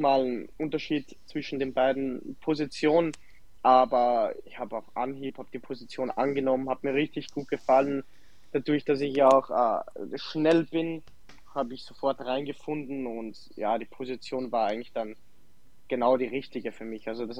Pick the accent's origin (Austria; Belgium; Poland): Austria; accent: Austrian Standard German; now in Dresden, Germany; Man hört es ja auch mit meinem Dialekt, den österreichischen Hochdeutsch-Dialekt, sage ich einfach mal so.